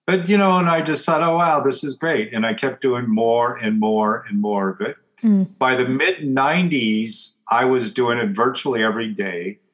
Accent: Oregon, United States; When I went to OHSU in Portland, I grew up in Oregon, and in Portland, Oregon Health Sciences University

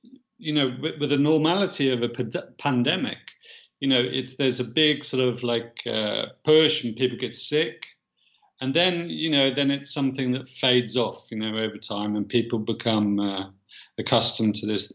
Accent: United Kingdom; Being a Brit and seeing what was happening to my brother's kids and to the rest of the country

